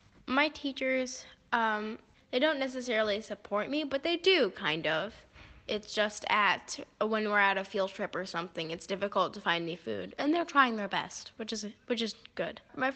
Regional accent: United States; now in Dubai, United Arab Emirates; I'm 12. I'm from America. I live in Dubai.

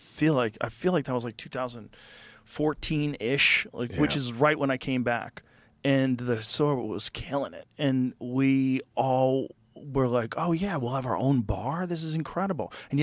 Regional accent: New York, United States; I'm a comedian from New York.

